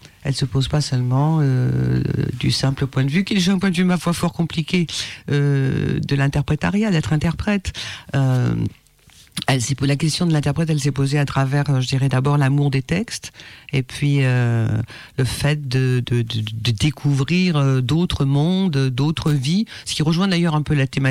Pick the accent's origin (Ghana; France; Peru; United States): France; Marseille, Provence-Alpes-Côte d'Azur; born there; moved away as an adult; Je suis né à Marseille. J'en suis parti très tôt, dans les années, il y a quelques années. J'avais une vingtaine d'années à peu près